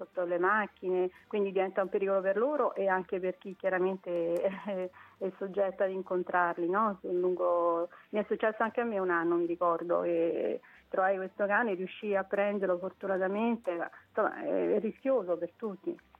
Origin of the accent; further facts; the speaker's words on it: Rome, Lazio, Italy; sono di un'altra era purtroppo, ormai faccio parte dell'antichità, mi ricordo quando ero bambina addirittura, e sono originaria di Roma